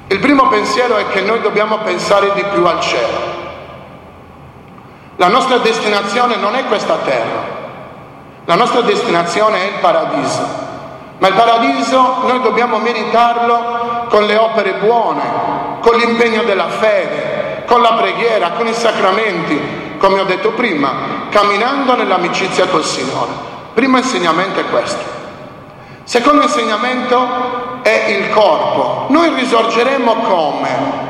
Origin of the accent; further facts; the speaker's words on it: Sardinia, Italy; noi come sardi abbiamo avuto la dominazione bizantina